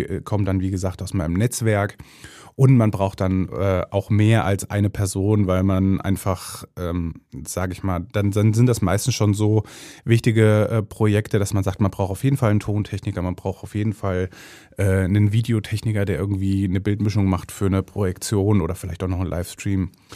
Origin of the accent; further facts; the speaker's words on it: Meiningen, Thuringia, Germany; in meiner Heimatstadt Meiningen in Thüringen, wo ich auch geboren bin.